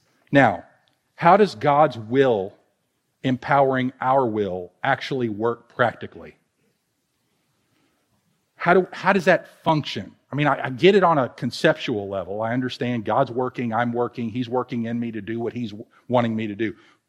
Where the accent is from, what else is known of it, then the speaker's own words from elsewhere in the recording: Louisville, Kentucky, United States; I'm from Louisville. I can't help it.